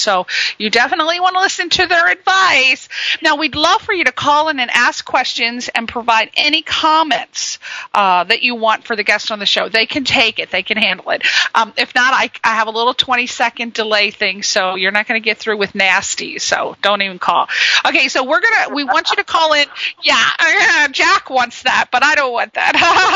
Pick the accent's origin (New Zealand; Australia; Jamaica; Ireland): Ireland; I'm Irish, so I'm going to have to ask him about that.